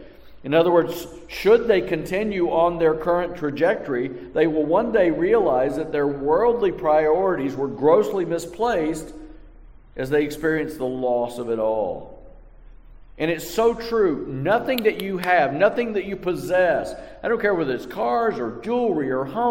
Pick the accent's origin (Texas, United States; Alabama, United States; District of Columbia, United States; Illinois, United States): Texas, United States; I knew a guy back in the town that I grew up in West Texas.